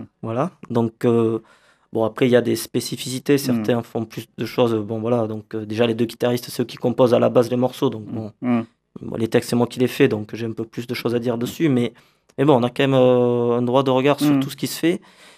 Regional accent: Nouvelle-Aquitaine, France; Voilà, on est d'ici, de l'Aquitaine, donc voilà, donc ça correspondait bien à ça.

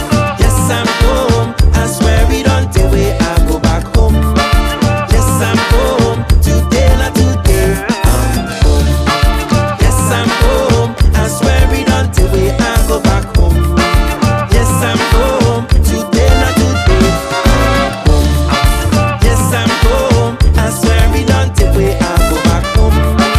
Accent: Lagos, Nigeria; You see, I'm from Lagos. Yes, I'm home.

